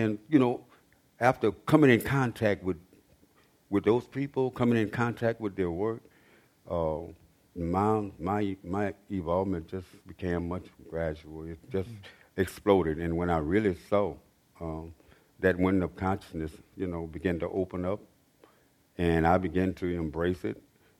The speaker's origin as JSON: {"language": "English", "region": "the South", "country": "United States", "tie": "born or raised there", "said": "being a post, you know, World War II baby growing up in the South, Jim Crow was really everywhere."}